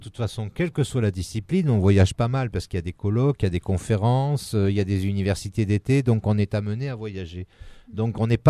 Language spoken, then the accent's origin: French; Tunisia; born there; moi je suis né en Tunisie